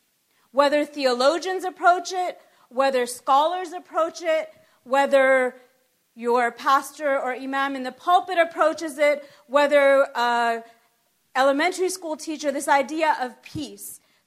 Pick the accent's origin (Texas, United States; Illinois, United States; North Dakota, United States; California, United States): California, United States; Los Angeles; So I come from Los Angeles, and a lot of people say, well, why have you gone to Nebraska and Iowa and North Carolina in the last few years?